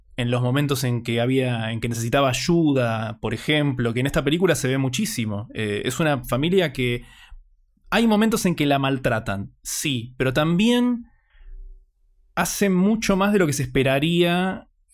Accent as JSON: {"language": "Spanish", "region": "Buenos Aires", "country": "Argentina", "said": "yo soy de Buenos Aires"}